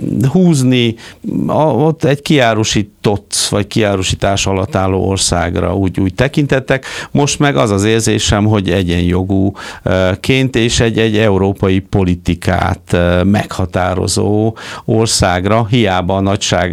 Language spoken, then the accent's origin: Hungarian; Hungary; now in Switzerland; bárkivel beszélünk, vagy bemutatkozunk, hogy magyarok vagyunk, magyar származások, akkor pozitívan beszélnek Magyarországról